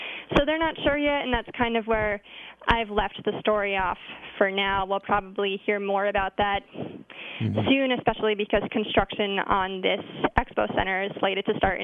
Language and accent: English; Connecticut, United States; moved away as an adult; also born or lived in Delaware / Utah; now in Iowa, United States; Well, I come to Iowa from Delaware. I was previously a science reporter at the NPR affiliate in Delaware. And before Delaware, I was in Utah for a year as a newspaper reporter, but I'm originally from Connecticut.